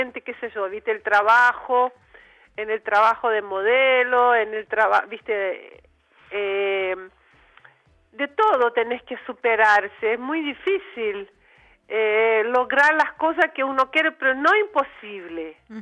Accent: Minas Gerais, Brazil; born there; Spanish is a second language; En Minas.

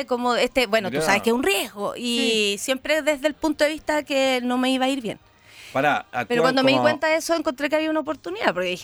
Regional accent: Chile; yo soy muy invasiva en cierto punto como chilena.

